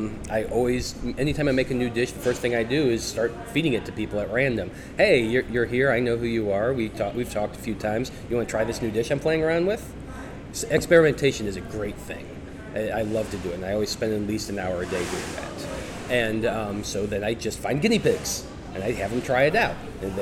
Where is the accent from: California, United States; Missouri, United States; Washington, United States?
Missouri, United States; St. Louis; These are my people. I was born in St. Louis, raised in St. Louis. I love St. Louis.